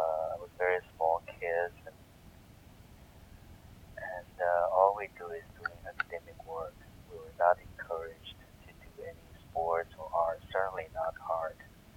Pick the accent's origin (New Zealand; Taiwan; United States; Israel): Taiwan; English is a second language; moved away as an adult; I grew up in Taiwan until I was 23, then I never left the country. It was a very conservative place, very anti-communist, kind of enclosed environment.